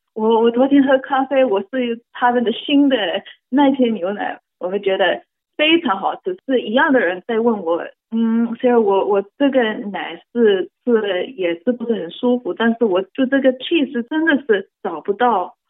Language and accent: Chinese; New Zealand; 但是我是新西兰长大的